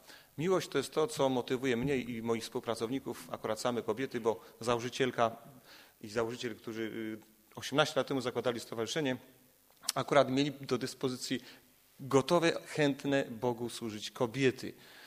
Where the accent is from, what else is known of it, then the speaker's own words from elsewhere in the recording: Kraków, Lesser Poland, Poland; moved away as an adult; now in Ustroń, Poland; jestem Krakusem, ale jak będziecie słyszeć, że trochę inaczej godą, to znaczy, że nie jestem Stella. 26 lat już mieszkam w Ustroniu, skąd pochodzi moja żona. W Krakowie poznaliśmy się na studiach